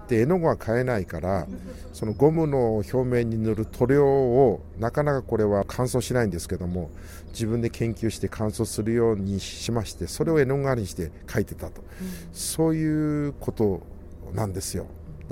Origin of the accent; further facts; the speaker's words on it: Shimamaki, Hokkaido, Japan; also born or lived in Sapporo; 僕生まれは札幌なんですけども、戦争が厳しくなってきたんで、島巻というところに疎開しました。